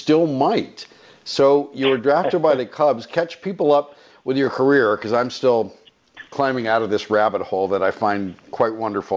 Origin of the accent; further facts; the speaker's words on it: California, United States; born there; I'm a Valley guy. I was born in the San Fernando Valley.